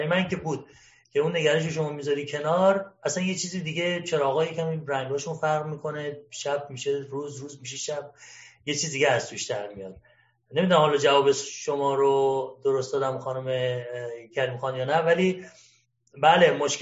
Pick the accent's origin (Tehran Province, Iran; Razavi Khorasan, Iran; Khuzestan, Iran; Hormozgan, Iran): Khuzestan, Iran; Ahvaz; من خودم اهوازی هستم و اونجا زنیگم